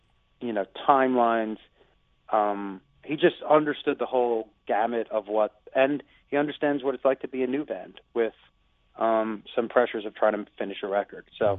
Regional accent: Long Island, New York, United States; I'm from Long Island, New York, so

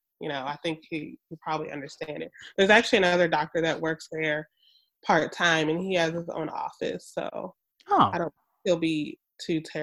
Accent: Dallas, Texas, United States; Yeah, so you know, like I mentioned, I grew up here in Dallas, and I went to SMU for undergrad.

